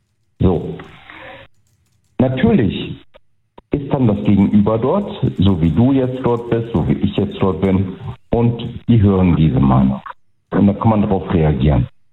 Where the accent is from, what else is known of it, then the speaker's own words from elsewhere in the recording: Horhausen, Rhineland-Palatinate, Germany; Ich bin aus Horhausen, wir hatten schon mal gesprochen.